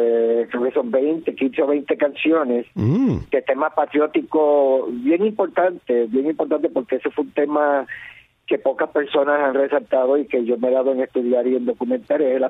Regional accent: New York, United States; also born or lived in Puerto Rico; yo nací en Puerto Rico y como parte de esa ola migratoria que tuvo que irse a lo que se conoce como la ciudad más grande de Puerto Rico, que es Nueva York. Yo fui parte de esa ola migratoria y me crié en Nueva York, ajá, específicamente en el barrio latino, en el Harlem

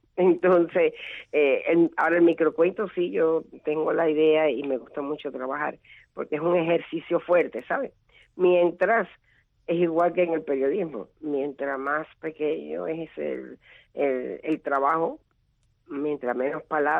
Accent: Guantánamo, Cuba; trabajé en mi pueblo, en Guantánamo, muchos programas de radio, muchos.

